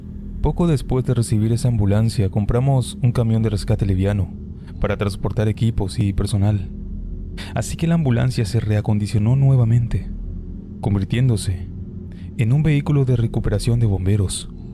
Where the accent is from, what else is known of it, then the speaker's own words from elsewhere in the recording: San Pablo, Tucumán, Argentina; soy de San Pablo, Tucumán. Esta es una localidad muy chica